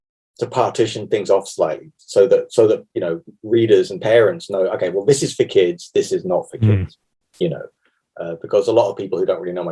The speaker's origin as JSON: {"language": "English", "region": "London", "country": "United Kingdom", "said": "I know, because I'm from South London myself"}